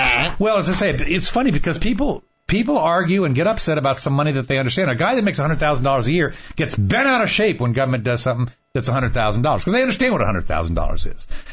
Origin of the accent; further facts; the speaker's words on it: Washington, District of Columbia, United States; I grew up in Washington, D.C., and the roads were never crowded back then.